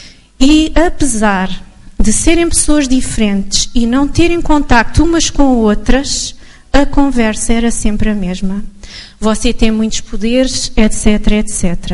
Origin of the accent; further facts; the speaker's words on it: Algarve, Portugal; born there; nasci no Algarve, que é um pouco ateu.